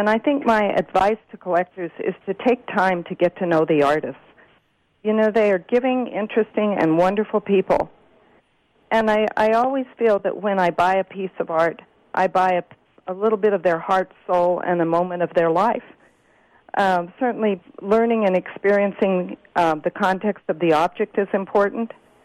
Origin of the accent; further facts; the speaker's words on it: Gallup, New Mexico, United States; about my childhood, about growing up in Gallup, New Mexico, and the impact that that had on me